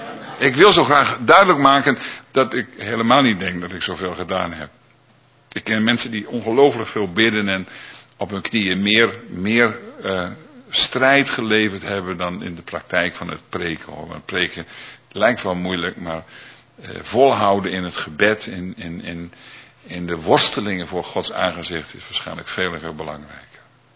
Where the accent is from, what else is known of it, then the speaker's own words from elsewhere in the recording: Schaaphok, Groningen, Netherlands; Schaaphok, in de buurt van Slochteren, waar ik woonde, waar ik opgroeide.